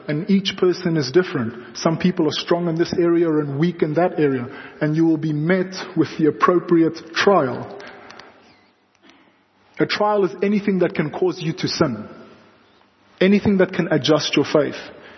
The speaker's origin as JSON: {"language": "English", "country": "South Africa", "accent": "Afrikaans", "first_language": "Afrikaans", "second_language": "English", "said": "And so I'm Afrikaans, and I can speak Afrikaans very well, and after like 5 minutes, my Afrikaans accent comes back as well. So the first 5 minutes, I have this English accent."}